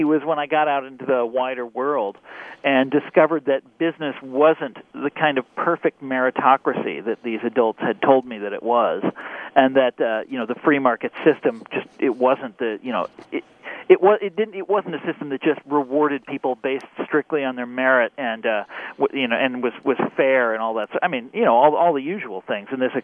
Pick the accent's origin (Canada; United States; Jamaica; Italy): United States; Kansas; I grew up in a very affluent suburb of Kansas City, and I was a teenage conservative, if you can imagine that.